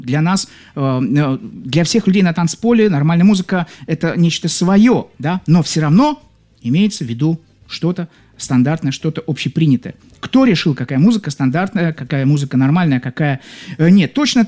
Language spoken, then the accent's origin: Russian; Saint Petersburg, Russia; Ан, вы удивитесь, я тоже из Петербурга.